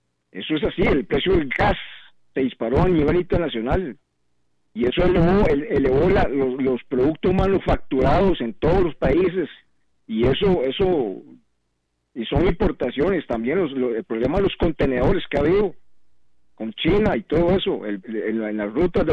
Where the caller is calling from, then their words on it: Desamparados, San José, Costa Rica; Muy buenos días … de Desamparados, doña Gilda.